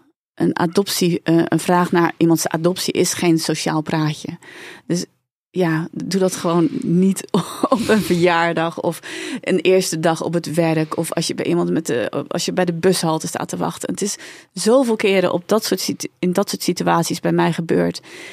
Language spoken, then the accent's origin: Dutch; Hendrik-Ido-Ambacht, South Holland, Netherlands; also born or lived in South Korea; de eerste vraag is eigenlijk, waar kom je vandaan? Dan zeg ik, nou, uit Hendrikje door Ambacht. Is de tweede vraag, waar kom je echt vandaan? Uit Zuid-Korea.